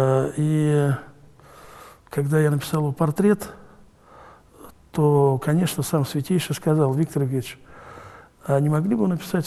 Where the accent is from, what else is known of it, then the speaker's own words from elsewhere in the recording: Gus-Khrustalny, Vladimir Oblast, Russia; Сам я родом из Гуся Хрустального, поэтому у меня с детства такая легенда